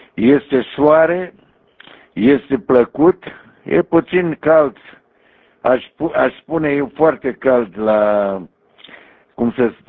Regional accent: Bucharest, Romania; first language Romanian; now in Mexico; vorbesc foarte bine românește pentru că sunt născut în România, sunt din București, născut în București. Dar sunt aici în Mexic de foarte mulți ani, Vali. Cred că sunt vreo 40 de ani.

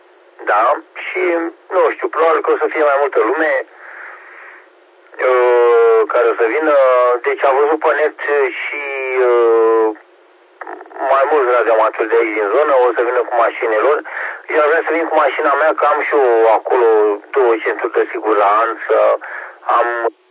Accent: Romania; Sunt mândru că sunt român

